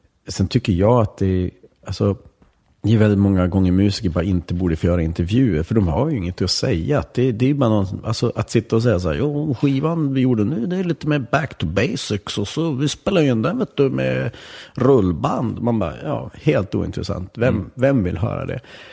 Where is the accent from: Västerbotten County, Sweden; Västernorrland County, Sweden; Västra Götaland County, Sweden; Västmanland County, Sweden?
Västerbotten County, Sweden; Vännäs; jag är uppvuxen i Vännäs, det är liksom så här kutym att dricka då du är 14, 15, 16